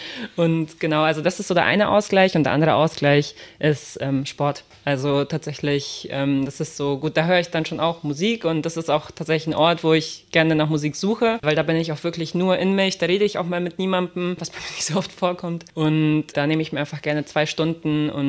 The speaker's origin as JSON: {"language": "German", "town": "Munich", "region": "Bavaria", "country": "Germany", "tie": "born or raised there", "said": "Ich bin ja auch noch in München groß geworden"}